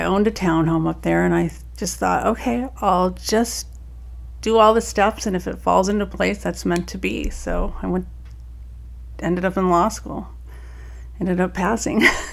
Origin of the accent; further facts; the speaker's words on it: Boulder, Colorado, United States; Well, I grew up in Boulder, Colorado, family of lawyers.